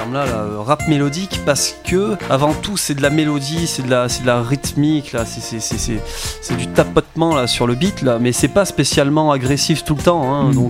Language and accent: French; Marseille, Provence-Alpes-Côte d'Azur, France; now in Paris, France; les scènes de Marseille, hein, parce que je suis originaire de là-bas.